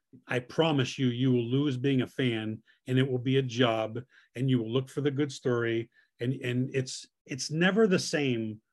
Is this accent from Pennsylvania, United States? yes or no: yes; Pittsburgh, Pennsylvania, United States; I was not a Philly fan growing up, certainly growing up in Pittsburgh